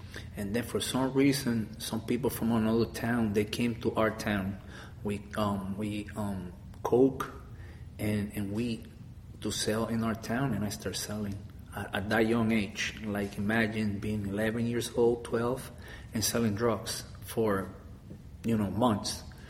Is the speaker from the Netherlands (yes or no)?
no; Cabo Rojo, Puerto Rico; English is a second language; And from there, my life, I moved from Cabo Rojo to Mayagüez. I was already 17 to going to turn 18.